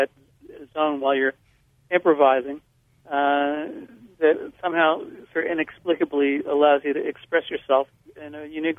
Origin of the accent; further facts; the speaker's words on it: Paramus, New Jersey, United States; it was sort of all these teenage girls I had a crush on as I was growing up in Paramus, New Jersey